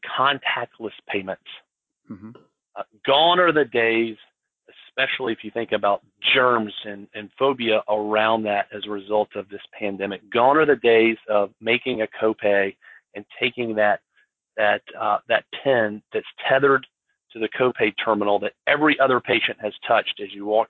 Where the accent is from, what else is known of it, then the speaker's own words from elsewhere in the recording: Winder, Georgia, United States; also born or lived in Athens; Well, I grew up in Northeast Georgia, town of Winder, Georgia.